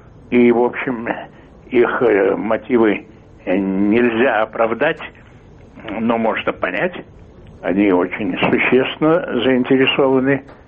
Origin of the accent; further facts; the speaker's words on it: Armenia; мы празднуем, мы, армяне, празднуем сегодня 100 лет нашего выживания.